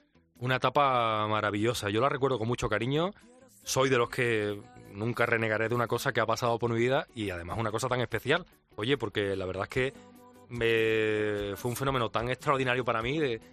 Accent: Andalusia, Spain; Yo no soy objetivo al hablar de mi tierra, no soy objetivo al hablar de Andalucía, no soy objetivo al hablar de mi ciudad, de mi barrio, el barrio Santa Cruz.

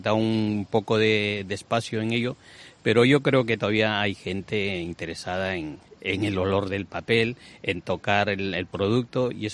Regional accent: Peru; moved away as an adult; now in Spain; Yo, de origen soy peruano y yo radico en España hace 35 años. Vine como todo inmigrante a estudiar

